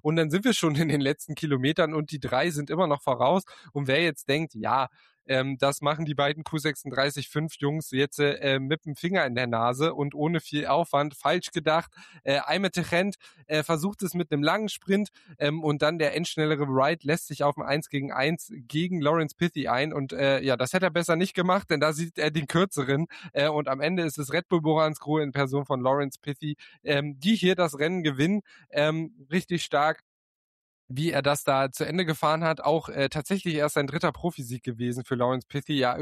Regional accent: Münster, North Rhine-Westphalia, Germany; Da werde ich als Münsteraner natürlich auch wenig Ausreden haben

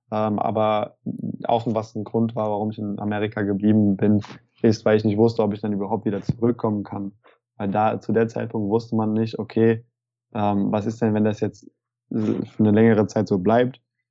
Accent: Frankfurt, Hesse, Germany; Ja, haben sie mich gefragt, woher ich komme, und habe gesagt, aus Frankfurt.

